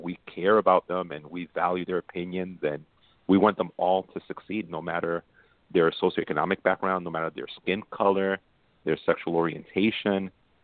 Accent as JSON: {"language": "English", "town": "Brooklyn", "region": "New York", "country": "United States", "tie": "born or raised there", "said": "I grew up in Brooklyn, Bushwick, and we were poor and I was on welfare and it was a crime ridden neighborhood."}